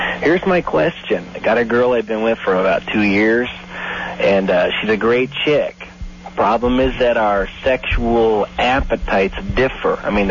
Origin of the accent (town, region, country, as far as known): New Jersey, United States